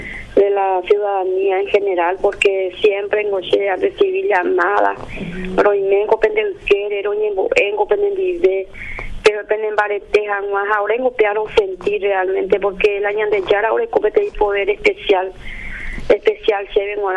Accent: Paraguay; como nosotros, como paraguayos.

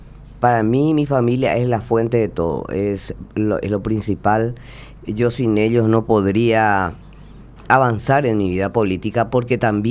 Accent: Paraguay; Somos paraguayos.

